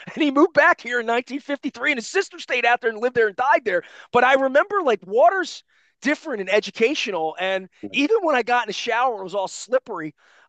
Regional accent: Dundalk, United States; I grew up in Dundalk.

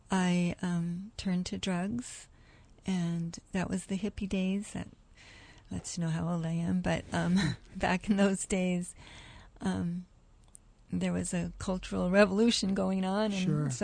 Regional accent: Oregon, United States; I grew up in Oregon, in a farming community.

